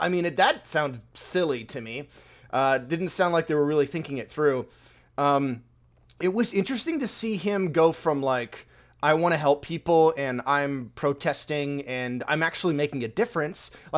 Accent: United States; But yeah, as it stands, we're both American. We're here. We live in a democracy.

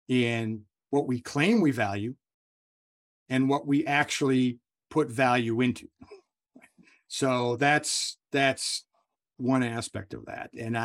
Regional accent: United States; I'm born and raised as an American, educated as an American, employed as an American, but I spent a considerable amount of time working overseas, right?

